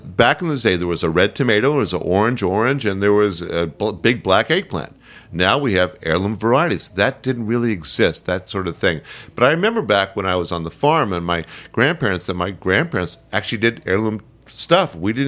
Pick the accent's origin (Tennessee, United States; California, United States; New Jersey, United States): California, United States; I never saw a soft-shell crab in my life. I'm from California.